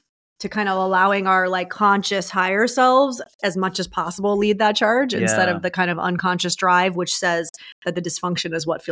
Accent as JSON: {"language": "English", "region": "New York", "country": "United States", "said": "I don't know, I'm from New York. They're not legal."}